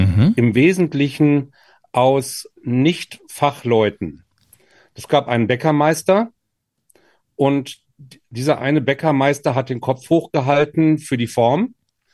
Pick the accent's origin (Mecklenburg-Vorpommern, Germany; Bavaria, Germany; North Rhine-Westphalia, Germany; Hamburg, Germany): North Rhine-Westphalia, Germany; Gütersloh; Ich bin in Ostwestfalen geboren und bin zum Studieren nach Marburg gekommen. Evangelische Theologie war das Thema. Ich hatte eine politische Theologie auf der Agenda und auch einen guten Freund in meiner Heimatstadt Gütersloh.